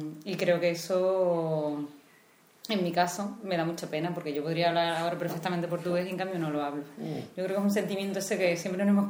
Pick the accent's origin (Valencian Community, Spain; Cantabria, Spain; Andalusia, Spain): Andalusia, Spain; Ayamonte; Yo soy de Ayamonte.